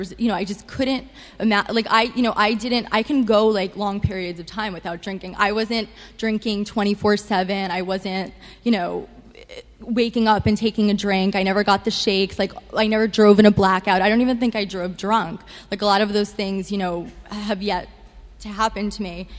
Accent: Queens, New York, United States; So, I grew up in Queens.

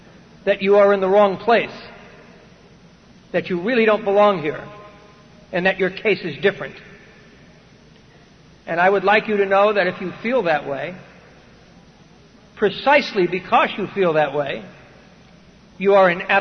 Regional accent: New Jersey, United States; I am Irish and I'm Catholic and I'm from New Jersey. Oh, that's right, we're on the East Coast.

